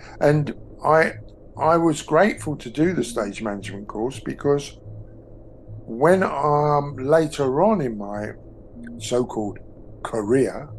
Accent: London, United Kingdom; also born or lived in Guildford; I was born in Guildford, and then after the war, my parents moved into London, first to South London, and then to East London

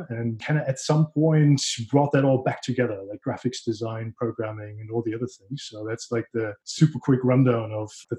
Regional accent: Paderborn, North Rhine-Westphalia, Germany; But I grew up in Paderborn, which is like super small, but somewhat tech-focused city in Germany, west of Germany to be exact.

